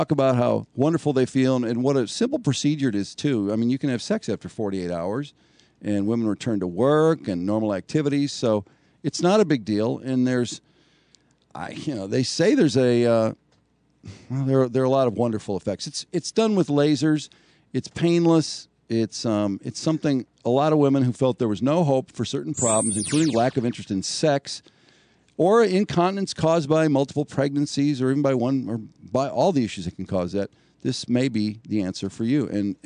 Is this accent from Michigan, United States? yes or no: yes; Detroit, Michigan, United States; there's a new show in Detroit. Yeah, my hometown.